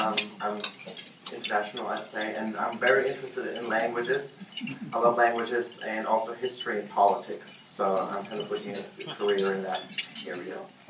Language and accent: English; Germany; now in United States; I was born and raised in Germany, and actually just moved to the United States 3 months ago. I spent my last semester in New Zealand and attended a high school there, so I'm international, I'd say, and I'm very interested in languages.